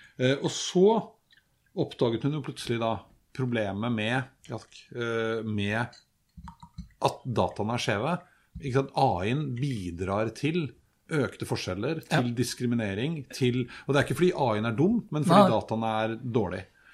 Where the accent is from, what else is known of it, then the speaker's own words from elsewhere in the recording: Eastern Norway, Norway; accent: Eastern Norwegian; jeg snakket jo østlandsdialekt